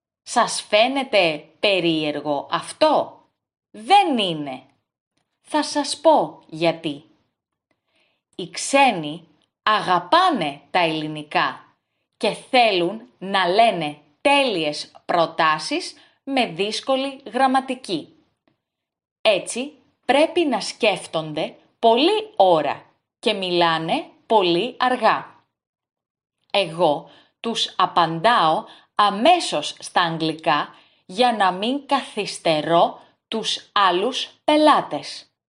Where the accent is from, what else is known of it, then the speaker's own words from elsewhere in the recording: Kimolos, South Aegean, Greece; Εγώ λοιπόν μεγάλωσα και μένω στην Κύμολο. Η Κύμολος είναι μικρή. Όταν πηγαίναμε στο σχολείο, ήμασταν μόνο 7 παιδιά γεννημένα το 1999.